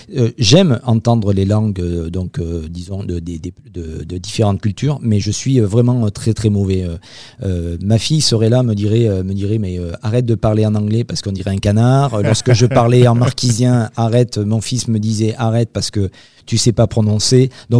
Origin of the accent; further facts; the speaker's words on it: Mont-de-Marsan, Nouvelle-Aquitaine, France; je viens de l'Académie de Bordeaux, donc plus précisément Mont-de-Marsan, donc dans le sud-ouest.